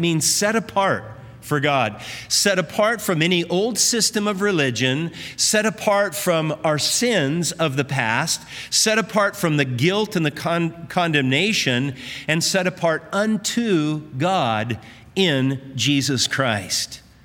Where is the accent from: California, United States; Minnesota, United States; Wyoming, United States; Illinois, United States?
California, United States; Manhattan Beach; I grew up in Manhattan Beach.